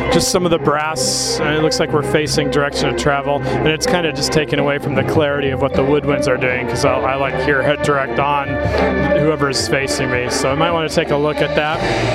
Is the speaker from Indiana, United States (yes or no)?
yes; Indianapolis, Indiana, United States; I'm from Indianapolis, Indiana, and it is my pleasure to adjudicate you this evening in the area of music general effects.